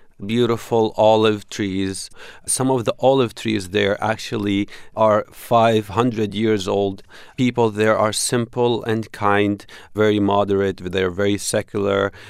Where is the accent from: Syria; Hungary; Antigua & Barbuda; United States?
Syria; English is a second language; In my hometown was literally the first victim of the Assad siege and starvation campaign